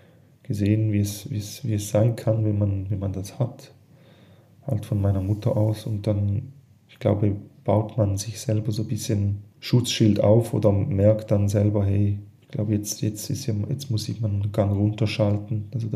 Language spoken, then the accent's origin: German; Switzerland; ich komme aus der Schweiz. In der Schweiz habe ich schon ein ganz anderes Standing wie in Deutschland. Und bei mir ist halt so, ich muss wie zwei Sprachen bedienen, Schweizerdeutsch und Deutsch.